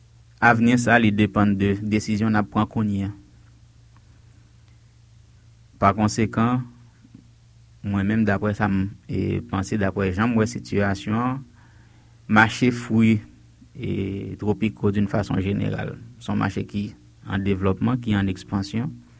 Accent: Haiti; En tant que haïtien, je n'ai pas un point de vue.

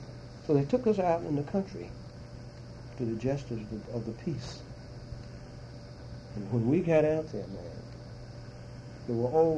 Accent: Mississippi, United States; I said, sir, we're from Mississippi. We're all born and reared in Mississippi.

